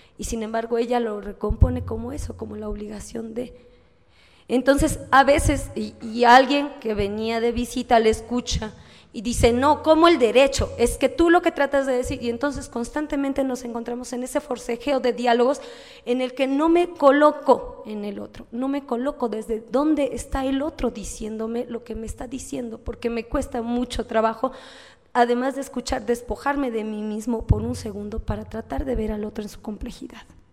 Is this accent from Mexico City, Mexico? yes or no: yes; Mexico City, Mexico; encuentro afinidades con un pueblo que no es el mío, que además vengo de una ciudad como lo es el Distrito Federal